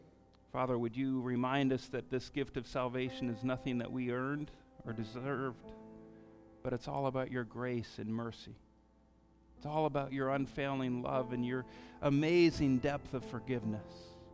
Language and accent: English; United States; And I confess, as an American, I don't like that.